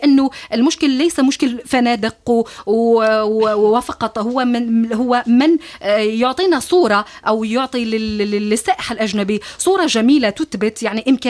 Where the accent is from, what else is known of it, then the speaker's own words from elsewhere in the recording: Algeria; تحسب يعني علينا نحن كجزائريين